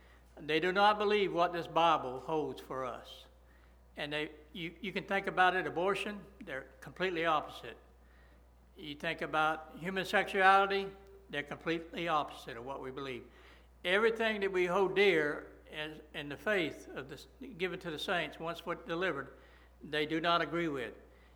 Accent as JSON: {"language": "English", "town": "Pavo", "region": "Georgia", "country": "United States", "said": "so I am from Pavo"}